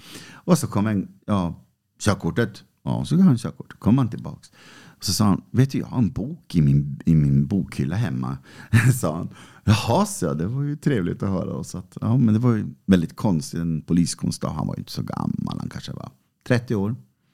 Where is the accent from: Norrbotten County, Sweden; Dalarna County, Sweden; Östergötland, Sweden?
Norrbotten County, Sweden; jag är fortfarande tjurskallig norrbottning.